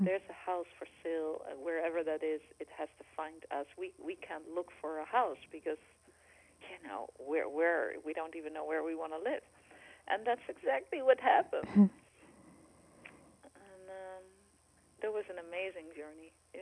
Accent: Taiwan; also born or lived in Netherlands; he had started his business in Holland, and we came from Taiwan, and we lived in Holland, and we got our kids there and developed our business

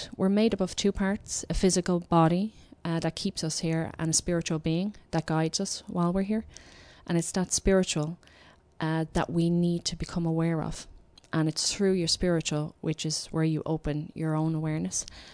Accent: Ireland; We're Irish. You have to have a sense of humor.

